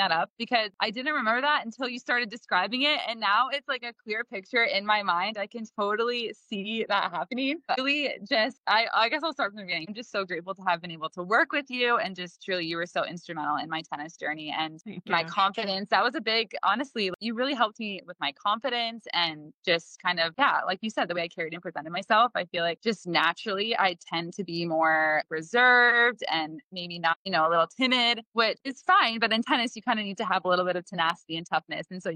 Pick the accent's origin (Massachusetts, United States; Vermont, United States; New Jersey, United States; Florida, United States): Florida, United States; Like, I'm from South Florida. I don't know that I could point to it on a map.